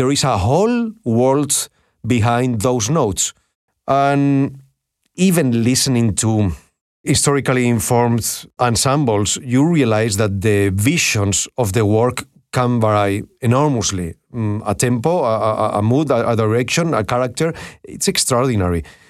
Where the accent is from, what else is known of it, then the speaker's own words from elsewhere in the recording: Amsterdam, North Holland, Netherlands; I mean, musically, I grew up in Amsterdam